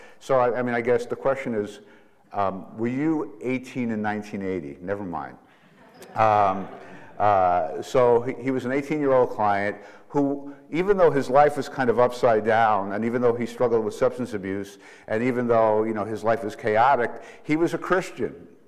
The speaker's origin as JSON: {"language": "English", "town": "New York City", "region": "New York", "country": "United States", "moved": "as an adult", "lives_now": "Minnesota, United States", "said": "I live in Minnesota because I went to drug it out. I'm from New York City, probably have a bit of an accent left."}